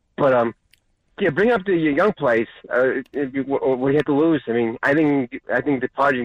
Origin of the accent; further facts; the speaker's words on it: Staten Island, New York, United States; I'm from Staten Island, though.